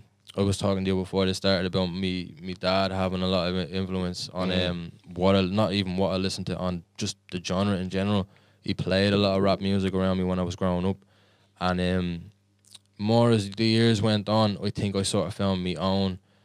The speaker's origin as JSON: {"language": "English", "town": "Dublin", "region": "Leinster", "country": "Ireland", "tie": "born or raised there", "said": "I grew up in the Liberties, but more Brightway Street Flats, and now I'm just living down by the Coombe, same area."}